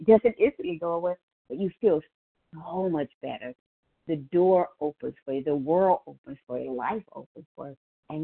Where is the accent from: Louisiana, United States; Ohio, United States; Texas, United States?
Ohio, United States; I am from Ohio.